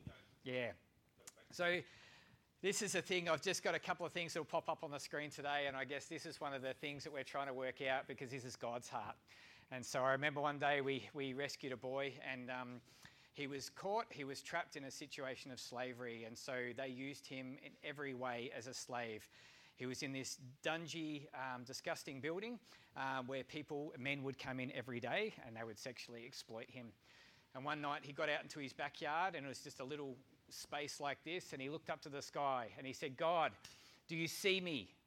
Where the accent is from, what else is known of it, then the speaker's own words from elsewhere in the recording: Melbourne, Victoria, Australia; I grew up in Melbourne, in Australia, went to school here.